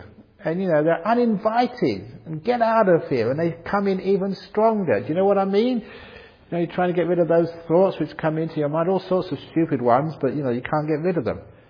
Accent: England, United Kingdom; born there; I was born in England.

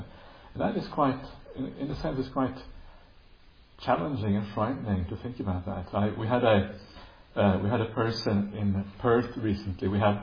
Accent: Norway; also born or lived in United Kingdom; I grew up in Norway, to a large part, also a little bit in the UK and other countries, but to a large part in Norway.

